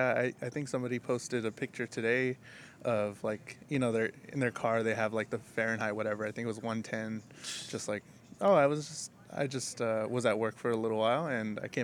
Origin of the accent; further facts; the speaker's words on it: Texas, United States; People keep saying, they're like, we're sorry about the heat. Oh, where are you from? Texas. Oh, we're sorry. It's really hot. I'm like, this is so nice.